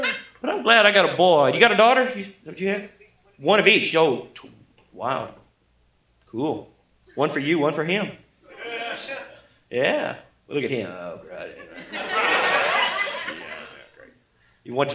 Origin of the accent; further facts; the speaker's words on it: Tulsa, Oklahoma, United States; I'm from Tulsa, Oklahoma, hence the Mr. Haney accent here.